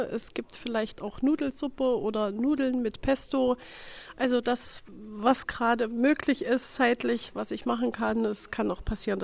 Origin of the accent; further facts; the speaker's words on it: Donndorf, Thuringia, Germany; natürlich mein Heimatort Donndorf